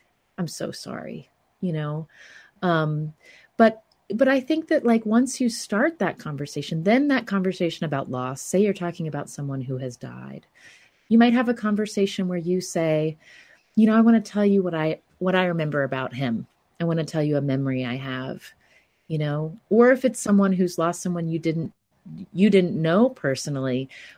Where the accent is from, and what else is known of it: the South, United States